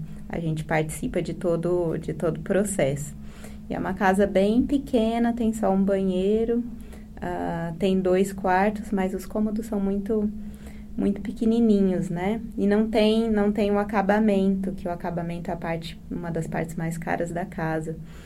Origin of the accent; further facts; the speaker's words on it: São Paulo, Brazil; Minha casa... Não é tão diferente das casas da periferia de São Paulo. Então, uma casa no morro é uma casa muito pobre, que foi desenhada e construída por membros da minha família, né?